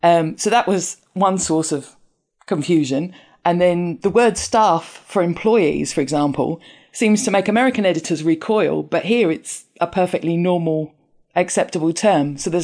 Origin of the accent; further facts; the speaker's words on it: London, United Kingdom; accent: Estuary English; But though I live in London and grew up in a London borough, my natural accent would indeed be described as estuary English.